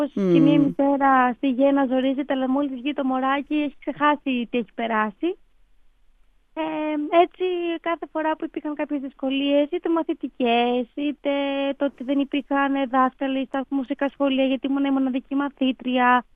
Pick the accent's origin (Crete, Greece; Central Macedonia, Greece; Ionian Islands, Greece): Crete, Greece; Heraklion; Λοιπόν, εγώ γεννήθηκα και μεγάλωσα στο Ηράκλειο. Η μητέρα μου είναι μουσικός, ο πατέρας μου είναι ιερέας